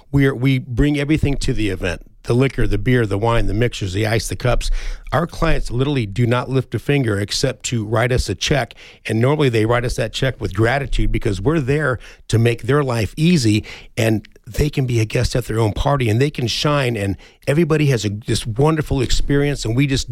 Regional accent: Tucson, Arizona, United States; This is my hometown. I'm a second generation Tucson native.

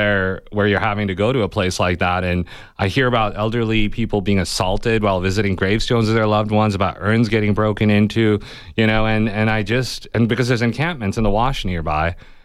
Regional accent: India; now in United States; So I'm an immigrant. I came from India, where the dream was, you know, like, hey, America is this shining city on the hill.

